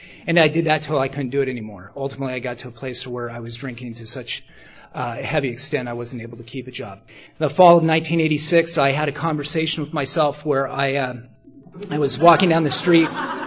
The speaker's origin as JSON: {"language": "English", "town": "Portland", "region": "Oregon", "country": "United States", "also_born_or_lived": "Ashland", "said": "And so I was living in a little town in southern Oregon called Ashland, and I was from Portland"}